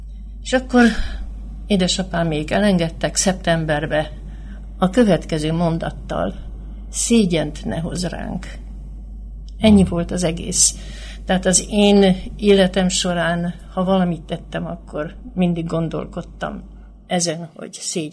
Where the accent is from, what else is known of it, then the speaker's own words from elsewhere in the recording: Hódmezővásárhely, Csongrád-Csanád, Hungary; Igen, Hódmezővásárhelyen születtem, egyszerű paraszti családból.